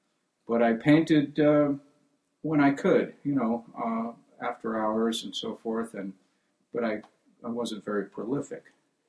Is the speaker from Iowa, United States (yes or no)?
yes; Iowa, United States; born there; also born or lived in Albuquerque, New Mexico; Well, not exactly. I was born in Iowa. We moved from there to Albuquerque, New Mexico.